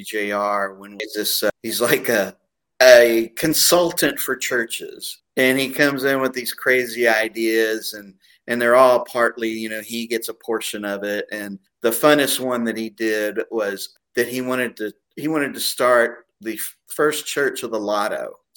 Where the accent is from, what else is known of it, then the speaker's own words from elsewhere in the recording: Houston, Texas, United States; I grew up in the Houston area